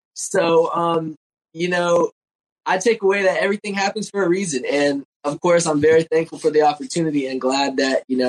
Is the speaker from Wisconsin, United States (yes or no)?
no; Florida, United States; Well, I'm from Florida. You know, So I'm going to the beach.